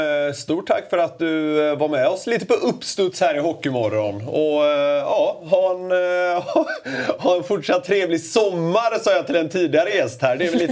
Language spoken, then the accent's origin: Swedish; Gothenburg, Västra Götaland County, Sweden; Ska vi som göteborgare kanske vara tacksamma?